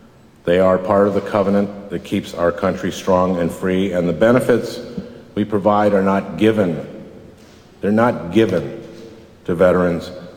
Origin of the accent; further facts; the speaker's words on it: United States; I want to speak not as a partisan, but as an American